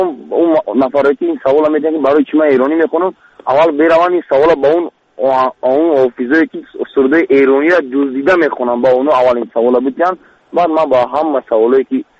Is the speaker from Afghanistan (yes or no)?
no; Tajikistan; در همین تاجیکستان ما چقدر لهجه هست